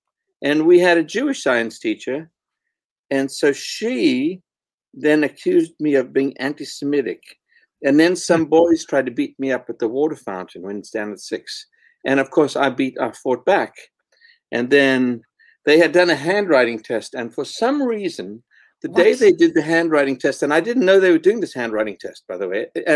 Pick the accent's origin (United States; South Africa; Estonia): South Africa; Johannesburg, Gauteng; I am. I am. I was born in Johannesburg. And I was there pretty much...